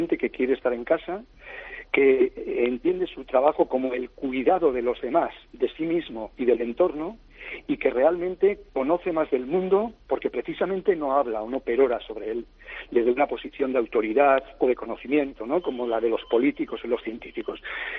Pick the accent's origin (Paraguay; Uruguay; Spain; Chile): Spain; Basque Country; Yo no era aficionado a la cocina, ahora sí lo soy, pero incluso siendo vasco, era un vasco un tanto atípico